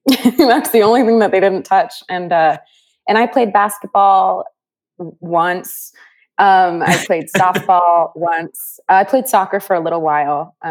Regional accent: California, United States; Yeah, my dad played baseball. He coached baseball. We grew up in Northern California.

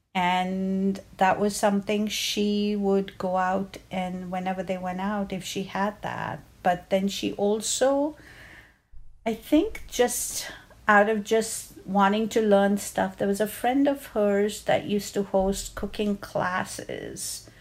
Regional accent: Mumbai, Maharashtra, India; we would go to a store growing up in Bombay that would sell you little tubs of, you know, fresh mayonnaise that was made.

